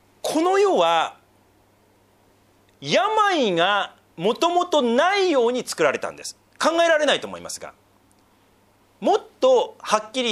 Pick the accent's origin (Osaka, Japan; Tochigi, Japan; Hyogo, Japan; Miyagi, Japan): Miyagi, Japan; Sendai; 私仙台人なのでいずいという言葉があるんですけど、